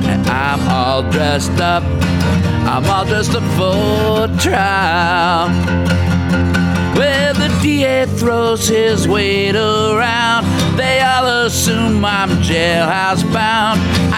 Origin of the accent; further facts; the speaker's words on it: Columbus, Ohio, United States; hometown of Columbus, Ohio. It's definitely a music highway. And then, of course, it goes up through my hometown.